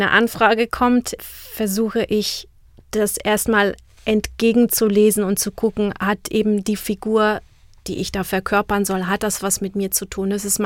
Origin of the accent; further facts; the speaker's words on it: Czechia; German is a second language; Also als Tschechin, unsere Sprache oder die Sprachmelodie liegt einfach ganz woanders, sie ist weiter hinten.